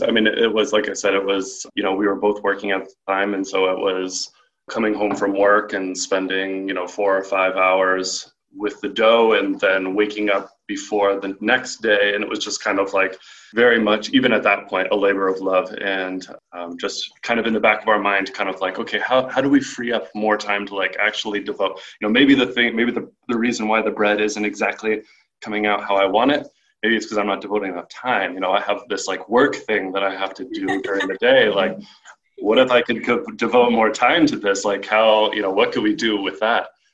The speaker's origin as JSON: {"language": "English", "town": "Spokane", "region": "Washington", "country": "United States", "tie": "born there", "said": "So I was born in Spokane a while ago, and then I came back to go to college in Spokane."}